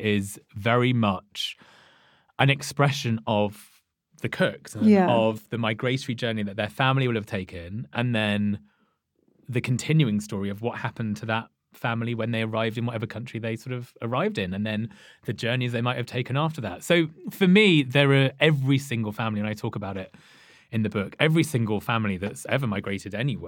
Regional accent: Leicester, East Midlands, United Kingdom; I'm from Leicester, which is one of the most culturally diverse cities in the UK. I'm very, very proudly from there.

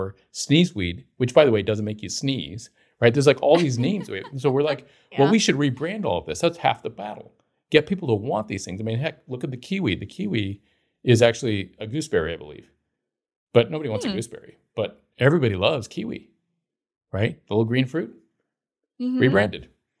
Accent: Long Beach, California, United States; And I grew up in Southern California. There's no place where, except maybe Arizona or New Mexico, where it makes less sense to have a lawn than, say, Long Beach, California, my hometown.

